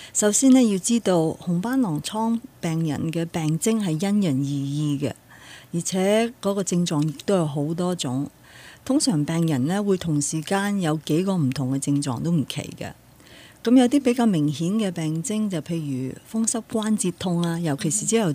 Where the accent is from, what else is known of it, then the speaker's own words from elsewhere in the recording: China; 由於我哋中國人社會咧就對呢個病認識唔係咁多